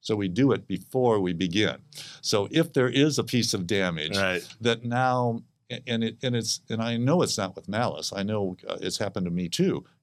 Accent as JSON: {"language": "English", "town": "Rancho Bernardo", "region": "California", "country": "United States", "tie": "born or raised there", "said": "There's a joke around my hometown is Rancho Bernardo"}